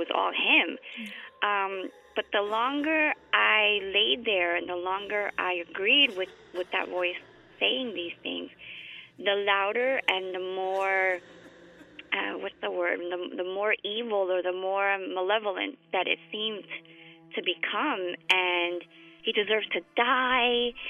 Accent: Texas, United States; because growing up in Texas, you experience a rich mix of cultures.

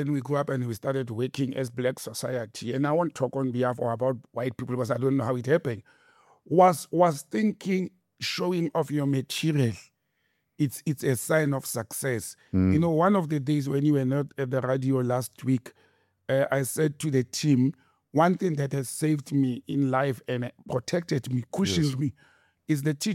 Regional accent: Randfontein, Gauteng, South Africa; Randfontein, my hometown

